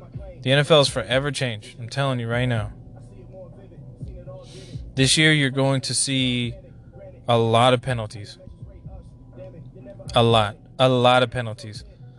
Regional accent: Louisiana, United States; Being down from Louisiana, I love the Saints.

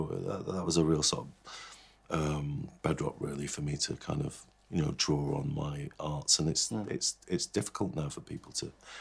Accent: Salford, North West England, United Kingdom; now in London, United Kingdom; I'm from Salford originally, and I had to move down to London

